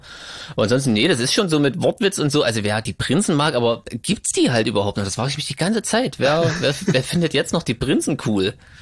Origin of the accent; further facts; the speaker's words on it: Leipzig, Saxony, Germany; Aber als Leipziger konnte ich euch das jetzt nicht irgendwie zuschustern